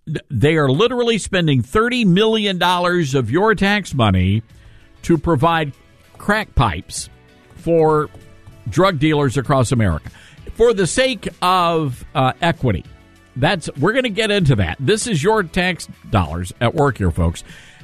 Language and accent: English; Memphis, Tennessee, United States; Now, you see, Kay, I grew up in Memphis